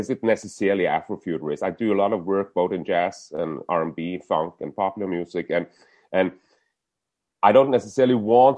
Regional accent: Norway; now in Copenhagen, Denmark; I'm in Copenhagen now, and I'm originally from Norway, and in a sense, then I'm kind of an outsider

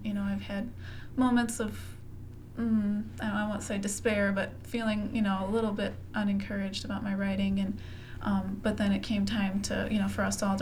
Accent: Lansing, Michigan, United States

